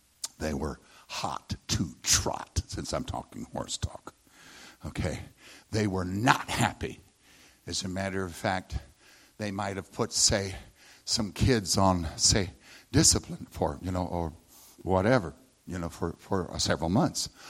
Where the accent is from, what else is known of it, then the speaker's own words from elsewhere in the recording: Texas, United States; This is what my superintendent was teaching me as a Texan